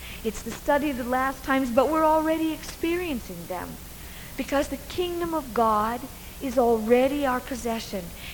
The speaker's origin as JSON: {"language": "English", "region": "Midwest", "country": "United States", "tie": "born or raised there", "said": "I grew up in the Midwest. Some of you are from the Midwest."}